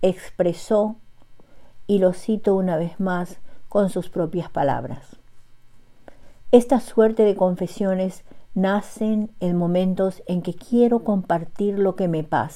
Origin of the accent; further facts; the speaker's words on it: Paraguay; now in Bedford, United States; una vez más llego hasta ustedes desde Bedford, Massachusetts, con otra dosis narrativa de mi tierra colorada y país natal, y para muchos de nosotros dispersos por el mundo, cuentos y relatos de Ñandere Tamí, Paraguay.